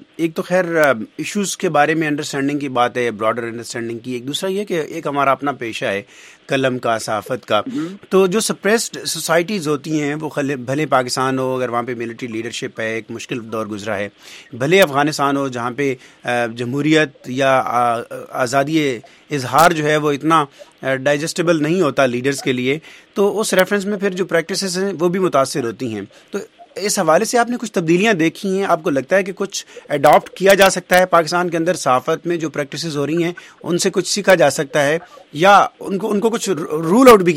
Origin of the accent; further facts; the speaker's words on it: Islamabad, Islamabad Capital Territory, Pakistan; میں خود اسلام آباد سے ہوں